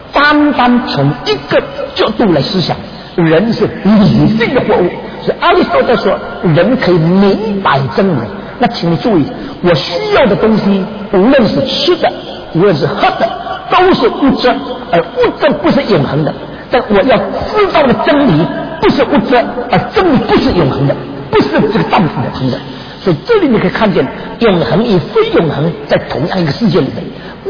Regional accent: China; 我们中国人对这两个字很了解，所以西方所讲的宇宙，中文呢就是用宇宙两个字

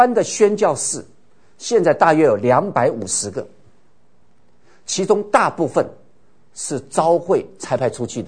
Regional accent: China; 我们中国人是双重孝子，好，孝顺父母亲，这是一种孝子。另外呢，我们很多人来到北美是什么？孝顺下一代，这个叫孝子。

